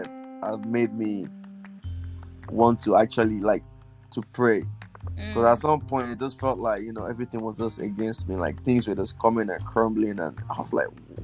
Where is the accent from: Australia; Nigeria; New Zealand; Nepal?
Nigeria; now in United States; I'm Nigerian